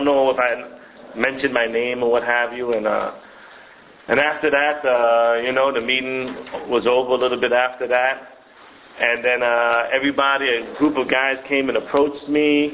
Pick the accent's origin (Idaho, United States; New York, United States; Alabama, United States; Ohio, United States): New York, United States; Crown Heights; Strangely enough, I grew up in Crown Heights. And there's like a religious Hasidic area, you know, in that area, Crown Heights.